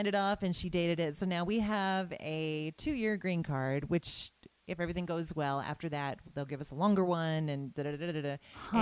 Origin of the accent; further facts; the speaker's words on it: Washington, United States; So we're up in Whatcom County, my hometown area, and kind of relaxing into the summer.